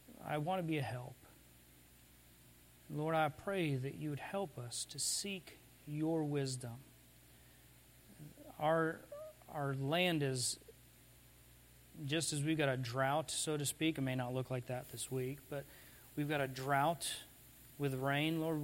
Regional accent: Arizona, United States; When I was growing up in Arizona, it was save the Mexican spotted owl.

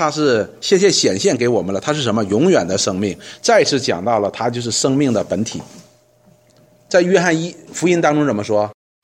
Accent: China; 我们中国人说什么耳听为虚眼见为实

